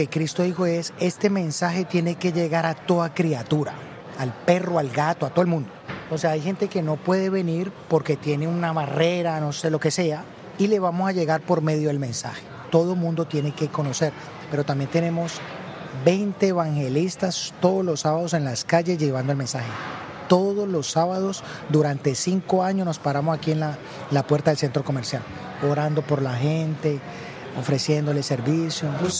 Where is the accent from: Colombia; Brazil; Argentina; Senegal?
Colombia; moved away; Entonces, por ejemplo, yo vengo de Colombia. En Colombia, pues el evangelio está un poquito más extendido.